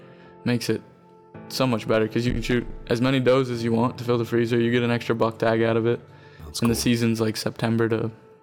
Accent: Lewiston, Maine, United States; I'm originally from the Lewis and Auburn area. So a little bit further south of here.

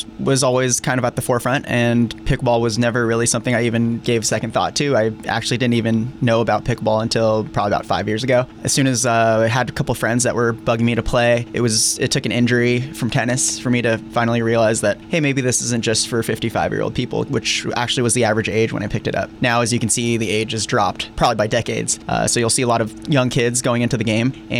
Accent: California, United States; from Southern Californi

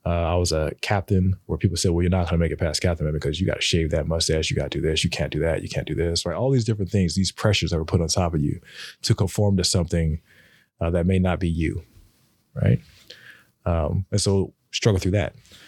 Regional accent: Sacramento, California, United States; born there; Okay, so like I said, I was born in California, Sacramento, right?

